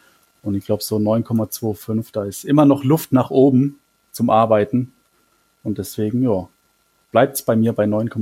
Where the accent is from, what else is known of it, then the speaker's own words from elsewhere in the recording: Mannheim, Baden-Württemberg, Germany; ich komme aus Mannheim gebürtig. Ich bin auch in einem Stadtteil von Mannheim groß geworden, der jetzt ja nicht unbedingt der Beste ist